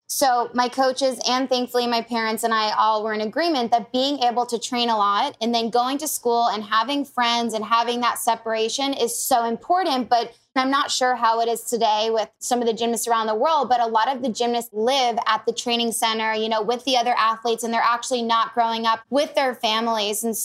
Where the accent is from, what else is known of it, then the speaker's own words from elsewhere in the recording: United States; although I'm American, I love watching the Romanian gymnast